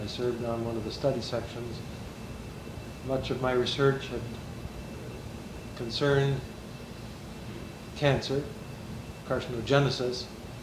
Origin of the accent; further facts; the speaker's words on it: Ann Arbor, Michigan, United States; No, I grew up in Ann Arbor, Michigan.